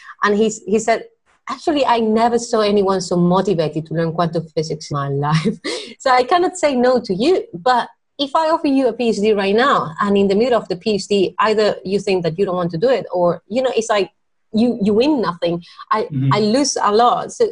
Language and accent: English; Spain; now in Germany; I ended up working as an engineer for Airbus in Germany. I'm originally from Spain.